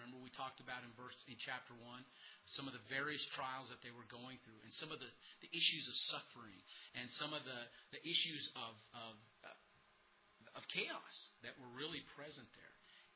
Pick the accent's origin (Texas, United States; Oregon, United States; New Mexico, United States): New Mexico, United States; Belen; near my hometown of Belen, New Mexico